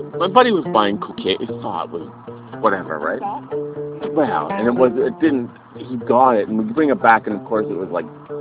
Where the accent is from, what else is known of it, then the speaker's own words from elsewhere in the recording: Canada; And we said, well, we're from Canada.